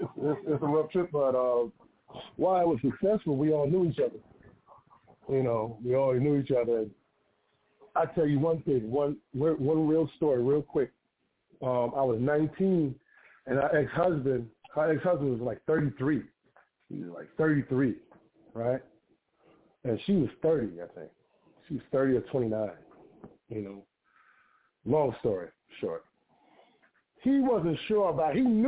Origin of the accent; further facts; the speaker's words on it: Mount Vernon, New York, United States; Now, he's from Brooklyn, and I'm from Mount Vernon.